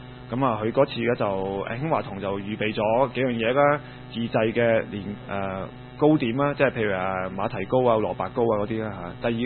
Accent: Hong Kong; 我係香港人嚟嘅

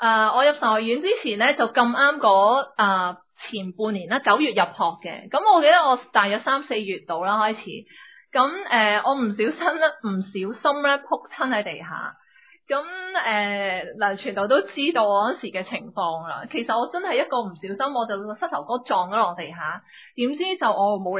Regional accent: China; 我妈妈系一个泰国嘅华侨嚟嘅，咁我泰国有好多亲戚嚟嘅，但係呢我系中国人嚟嘅，我妈妈系中国人嚟嘅，不过妈妈就喺泰国出世。

